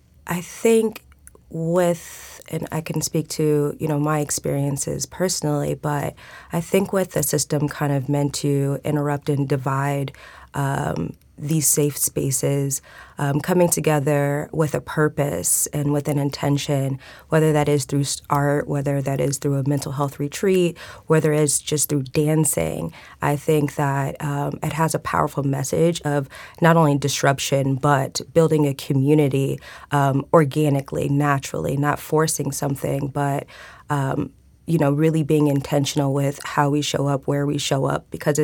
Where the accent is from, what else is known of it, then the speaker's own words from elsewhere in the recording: Atlanta, Georgia, United States; now in San Diego, United States; I'm from Atlanta and a few other metropolitan cities that are predominantly Black or mixed culture. When I first came to San Diego a few years ago, I was kind of a little bit lost trying to find my tribe